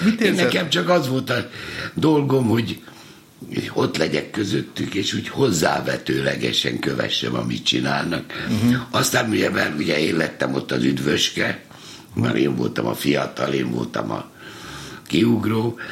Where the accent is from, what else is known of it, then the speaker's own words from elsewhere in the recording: Veszprém, Veszprém County, Hungary; also born or lived in Budapest; gyerekkor Veszprém, tulajdonképpen veszprémi vagyok, bár Pesten születtem kórházilag, de egy hetes koromban már veszprémi. Uh-huh. Veszprémbe jártam az első két osztályt.